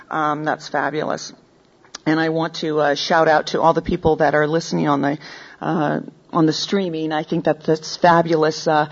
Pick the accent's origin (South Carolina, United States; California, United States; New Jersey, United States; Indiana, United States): California, United States; You know, I was the youngest of seven. I grew up in the Bay Area, and it was a normal household.